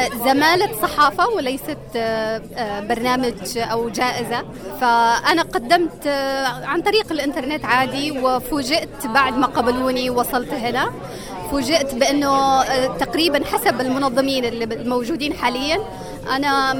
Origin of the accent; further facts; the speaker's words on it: Yemen; لأني كمان إلى جانب أن أنا يمنية أنا مواطنة سويدية